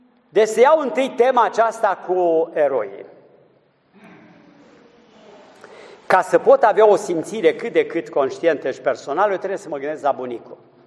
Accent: Romania; Noi nu trăim ca un firesc mândria și excepționalul și faptul că noi suntem români.

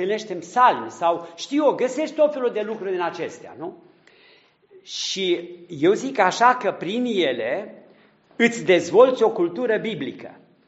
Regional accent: Brașov County, Romania; born there; către satul meu natal, către parohia de unde m-am născut, undeva un sat minuscul din țara Făgărașului

